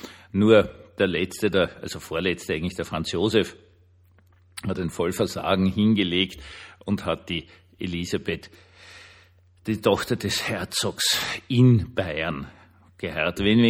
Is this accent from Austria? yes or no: yes; Austria; Also als Österreicher habe ich natürlich eine Erfahrung damit. Also ich persönlich nicht, aber meine Familie und all ganz Österreich, das waren die Habsburger.